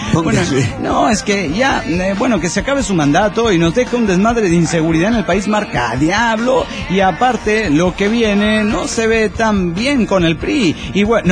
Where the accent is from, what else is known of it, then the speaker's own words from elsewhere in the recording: Bolivia; Lamentablemente en mi país, desde que Evo Morales empezó hace 7 años su proceso de cambio